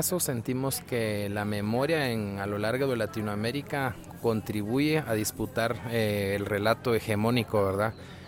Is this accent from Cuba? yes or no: no; Guatemala; vengo de Guatemala